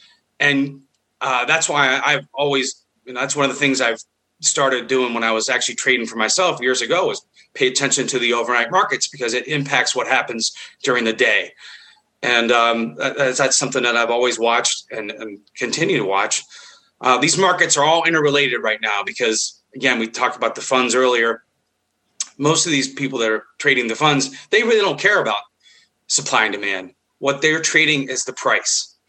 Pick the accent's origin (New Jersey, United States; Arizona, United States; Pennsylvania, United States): Pennsylvania, United States; Pittsburgh; And so I grew up in Pittsburgh, Western Pennsylvania.